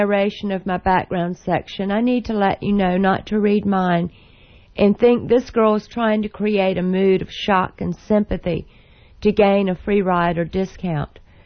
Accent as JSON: {"language": "English", "region": "Southern United States", "country": "United States", "said": "So if I did something less as a Southerner, it would be, I would be writing about hairdos, sweet teas, barbecue, and beauty shops."}